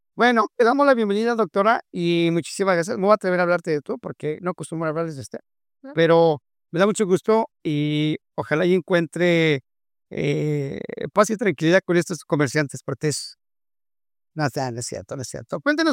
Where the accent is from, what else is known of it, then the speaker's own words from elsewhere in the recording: Mexico; Ahora, como mexicano, pues es lo primero que comemos, ¿no?